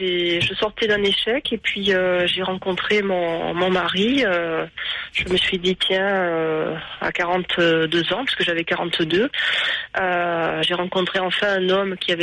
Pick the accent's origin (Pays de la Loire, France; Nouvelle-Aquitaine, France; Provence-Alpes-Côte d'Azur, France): Provence-Alpes-Côte d'Azur, France; now in Ajaccio, France; suite à un changement professionnel, on est parti habiter sur Ajaccio. Mmh. Je suis du Var.